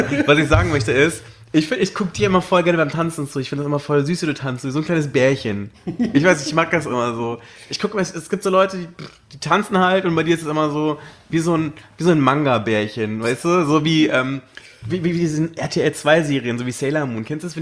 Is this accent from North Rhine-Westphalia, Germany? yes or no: no; Berlin, Germany; ich bin aus Deutschland. Und woher? Berlin.